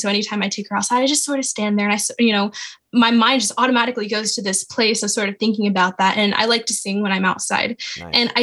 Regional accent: Florida, United States; My family, we're from Florida in kind of the country. My family's always been kind of country.

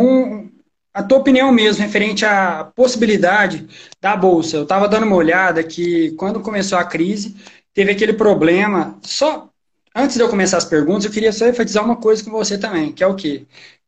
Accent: Uberaba, Minas Gerais, Brazil; eu sou daqui de Minas Gerais, Uberaba.

